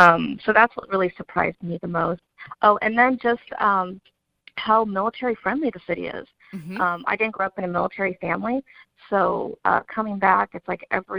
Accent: San Antonio, Texas, United States; San Antonio is actually our hometown. So before my husband joined the Navy, we grew up in San Antonio. So we were pretty excited 3 years ago when we got orders back home

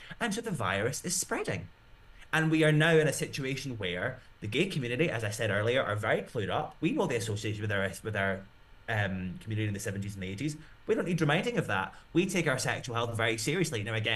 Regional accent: Scotland, United Kingdom; now in Germany; I'm living in Germany, originally from the UK, I'm originally from Scotland.

